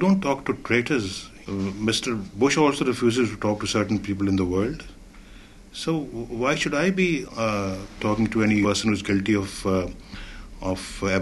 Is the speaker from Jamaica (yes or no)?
no; Pakistan; There is no law which prevents me from coming back to my country. I am holding a Pakistani passport. How can Musharraf block my entry into Pakistan?